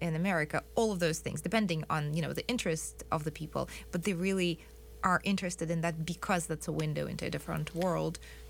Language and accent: English; Saint Petersburg, Russia; And I am from St. Petersburg, so it's for me difficult to imagine life without rivers